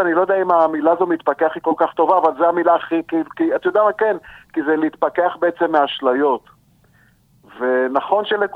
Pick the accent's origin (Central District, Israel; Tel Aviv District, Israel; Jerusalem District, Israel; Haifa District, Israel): Haifa District, Israel; Haifa; אני ילד טוב חיפה, נולדתי בחיפה